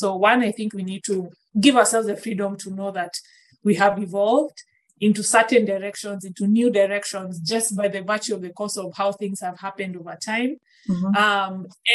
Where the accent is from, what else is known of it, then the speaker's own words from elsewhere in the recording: Kenya; So we are forming the identity of one, being a Kenyan.